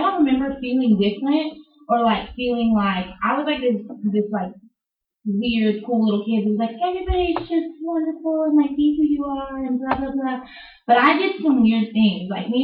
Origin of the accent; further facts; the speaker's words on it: Georgia, United States; also born or lived in Conroe, Texas; So I was born there, and I stayed there for 3 months, and we moved back to Georgia.